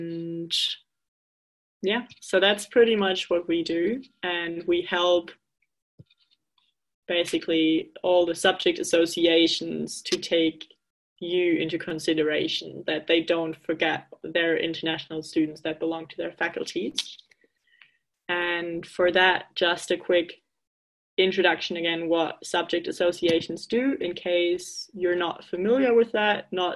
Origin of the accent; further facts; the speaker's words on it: Germany; now in Finland; I'm originally from Germany, where you just sing a lot and drink while singing.